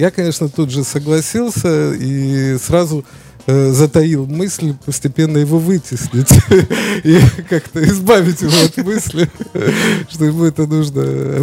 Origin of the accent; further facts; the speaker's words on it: Odesa, Odesa Oblast, Ukraine; Я сам из Одессы и вырос в Одессе.